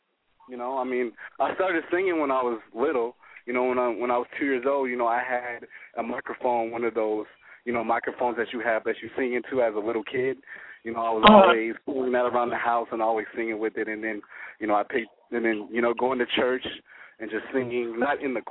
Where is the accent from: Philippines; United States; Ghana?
United States; Minneapolis, Minnesota; also born or lived in Seattle; I'm from Minneapolis, Minnesota. That's where I was raised. I was born in Seattle, Washington.